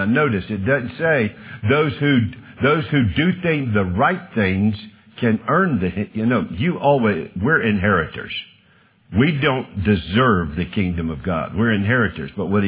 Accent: the South, United States; As a Southerner, I have a hard time saying that the way I need to say it.

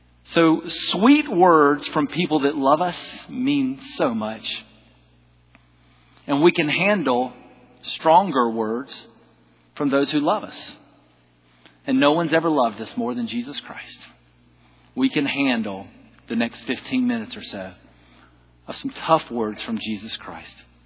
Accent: South Carolina, United States; I'm from South Carolina. I pull the southern thing off a little better than he does.

